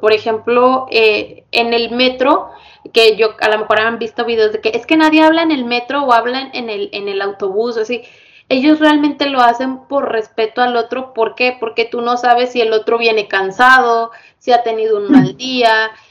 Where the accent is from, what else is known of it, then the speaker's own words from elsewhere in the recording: Mexico; en específico hablando de México, ¿no? Que soy mexicana.